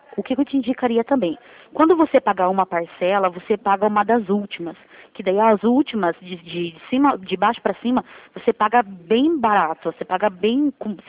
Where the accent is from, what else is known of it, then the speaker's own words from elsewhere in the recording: Curitiba, Paraná, Brazil; Eu sou aqui de Curitiba, tá?